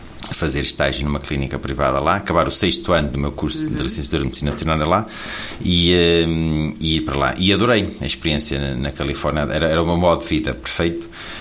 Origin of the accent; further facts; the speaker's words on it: Matosinhos, Porto, Portugal; não preciso de sair da cidade onde cresci, eu sou de Matosinhos, mas era só aqui ao lado